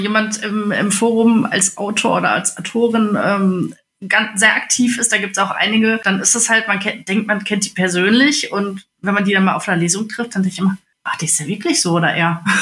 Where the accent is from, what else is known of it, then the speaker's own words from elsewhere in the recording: North Rhine-Westphalia, Germany; Ich komme aus dem Ruhrgebiet.